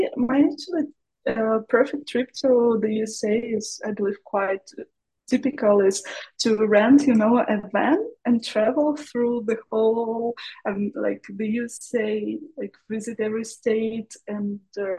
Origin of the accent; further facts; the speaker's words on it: Perm, Perm Krai, Russia; English is a second language; So I'm originally not from Moscow, and it's like it's a town. The name is Perm.